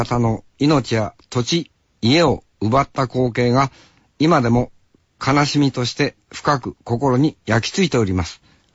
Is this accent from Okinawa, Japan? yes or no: no; Hokkaido, Japan; 俺たち北海道の人間からすればさ、やっぱり三陸海岸なあ、魅力的だし